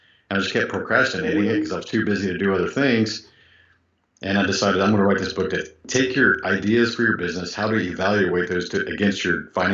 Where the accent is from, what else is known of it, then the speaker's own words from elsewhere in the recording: Houston, Texas, United States; also born or lived in Japan / California; My mom is from Japan, and my dad was in the U.S. Marines. He was stationed there in the Vietnam War. And I was actually born in Japan and moved to, California for 1 year when I was a baby, and then Houston since I've been 2 years old. So, yes, I guess I'm a native Houstonian is what we call us.